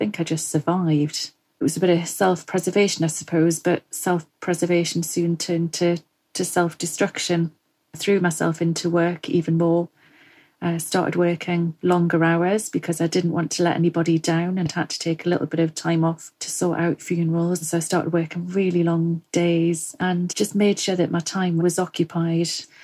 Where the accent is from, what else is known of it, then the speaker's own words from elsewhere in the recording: North East England, United Kingdom; I'm originally from Northumberland.